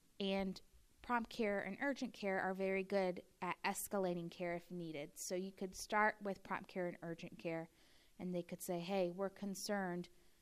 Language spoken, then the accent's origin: English; Peoria, United States; I'm from Peoria. I live in Peoria.